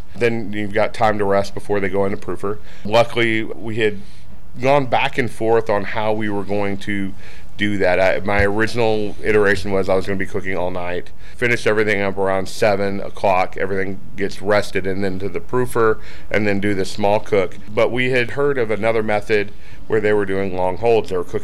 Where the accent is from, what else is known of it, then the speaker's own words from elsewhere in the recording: Uvalde, Texas, United States; now in Houston, United States; I'm originally from Uvalde, Texas.